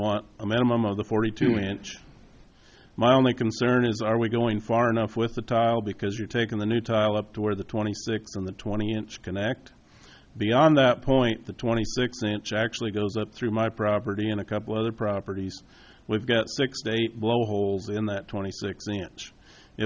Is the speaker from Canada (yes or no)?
no; State Center, Iowa, United States; I'm from State Center. I'm part of the Marshall Story District.